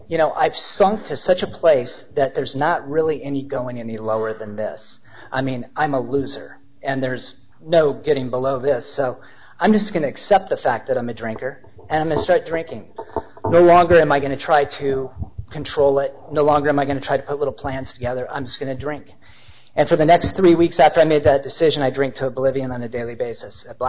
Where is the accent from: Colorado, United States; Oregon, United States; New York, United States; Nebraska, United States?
Oregon, United States; Portland; I grew up in Portland, but I was down in Ashland